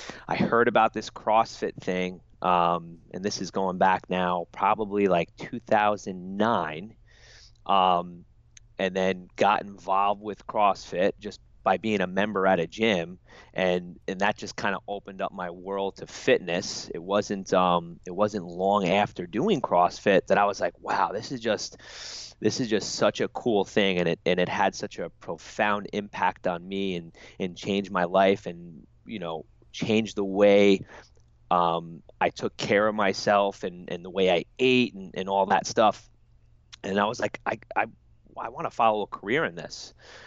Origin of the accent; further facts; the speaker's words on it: Mount Pleasant, New York, United States; Born and raised in New York, Mount Pleasant, New York, which is a community in Westchester County.